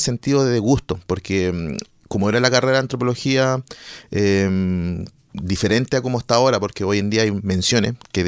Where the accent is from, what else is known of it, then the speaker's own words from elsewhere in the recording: Tomé, Biobío, Chile; del cual pertenezco a esta comunidad. Soy de Bellavista Tomé